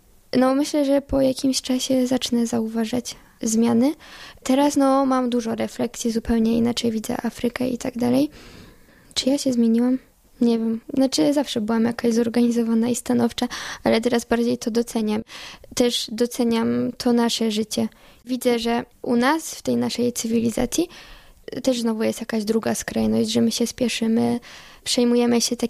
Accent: Olimpin, Kuyavian-Pomeranian Voivodeship, Poland; now in Łódź, Poland; pochodzę z Olimpina pod Bydgoszczą. Od paru lat mieszkam w Łodzi, ponieważ tam studiuję mikrobiologię.

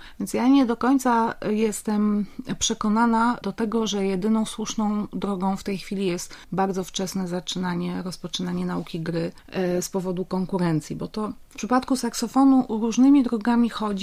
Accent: Silesian Voivodeship, Poland; Ja pochodzę ze Śląska i w takiej rodzinie się wychowałam.

